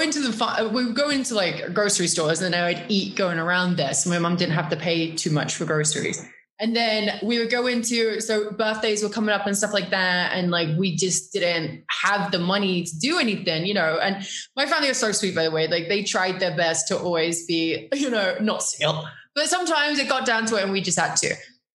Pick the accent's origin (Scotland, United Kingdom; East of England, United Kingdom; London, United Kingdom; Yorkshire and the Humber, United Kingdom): East of England, United Kingdom; Norwich; born or raised there